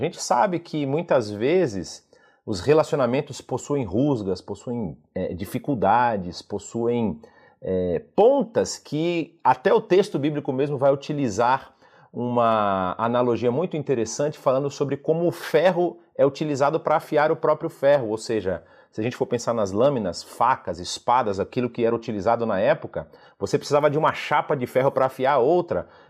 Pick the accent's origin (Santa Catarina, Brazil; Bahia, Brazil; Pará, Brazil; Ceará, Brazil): Bahia, Brazil; also born or lived in Rio Grande do Sul; Eu sou um gaúcho que fui criado na Bahia, então eu tomo acarajé com chimarrão